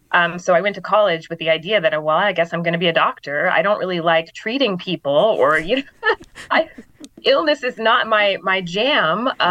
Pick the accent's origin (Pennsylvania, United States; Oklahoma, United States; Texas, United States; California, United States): California, United States; Santa Rosa; So I am originally from Santa Rosa, California, which is about 60 miles west of here.